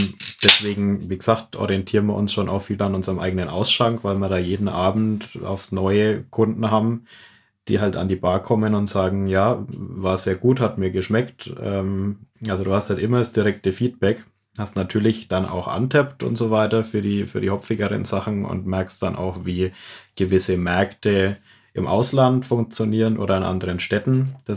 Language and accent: German; Bavaria, Germany; bei uns in Bayern